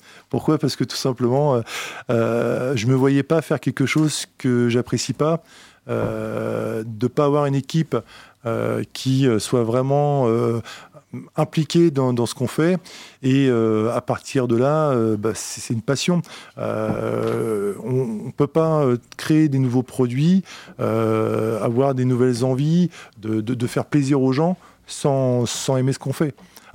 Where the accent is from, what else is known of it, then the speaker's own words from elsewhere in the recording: Fécamp, Normandy, France; Je suis originaire de Fécamp, mais par contre, beaucoup de Finistériens se reconnaîtront. Ce port, c'est Fécamp.